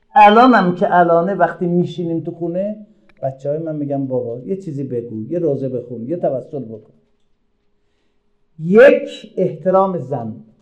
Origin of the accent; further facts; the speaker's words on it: Azerbaijan, Iran; now in Tehran, Iran; 60 سال پیش که ما از آذربایجان اومدیم، منزلمون آخرین نقاط غرب تهران ته هاشمی بود